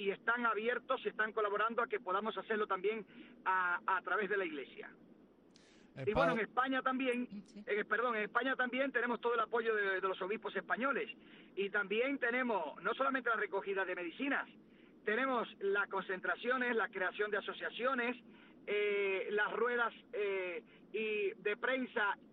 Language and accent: Spanish; Jobabo, Las Tunas, Cuba; born there; yo nací en una iglesia en Cuba. Mi madre vivía en un pequeño pueblo en Jobabo, en las Tunas